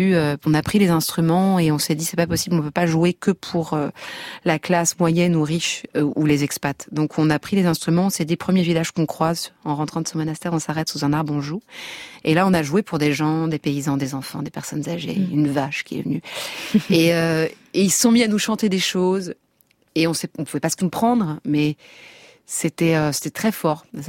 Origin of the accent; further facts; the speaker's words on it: France; Mais j'ai été élevée en France quand même, donc je suis plus francophone.